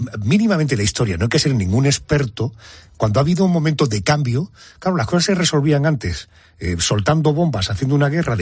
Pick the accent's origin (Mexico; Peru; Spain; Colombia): Spain; Claro, nosotros somos españoles y vemos la realidad desde España.